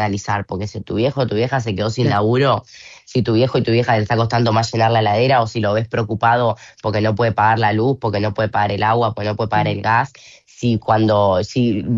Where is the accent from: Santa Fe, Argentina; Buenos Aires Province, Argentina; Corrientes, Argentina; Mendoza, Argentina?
Buenos Aires Province, Argentina; Florencio Varela; yo soy de Florencio Varela y milito en mi territorio